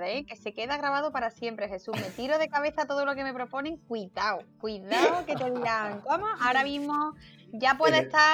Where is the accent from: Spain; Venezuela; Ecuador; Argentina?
Spain; Córdoba, Andalusia; now in El Puerto de Santa María, Spain; Aunque yo soy cordobesa y me vaya a escuchar más de una vez hablar así con la boca muy abierta. Pero ya llevo 5 años viviendo en el puerto de Santa María